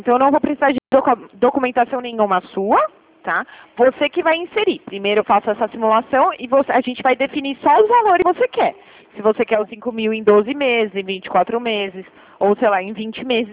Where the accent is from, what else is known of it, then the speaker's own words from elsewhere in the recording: São Paulo, Brazil; Eu sou de São Paulo, mas eu trabalho na unidade de Limeira também, tá?